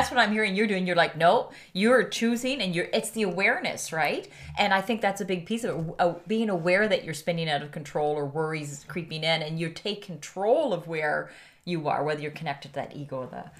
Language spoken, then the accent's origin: English; Miramichi, New Brunswick, Canada; accent: Miramichi; I do that, and then I go back and I realize it doesn't understand my Miramichi accent.